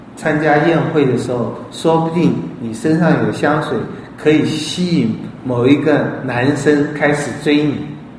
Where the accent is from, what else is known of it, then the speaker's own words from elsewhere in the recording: China; 当我们爱国爱民的时候，我们中国也会说这很伟大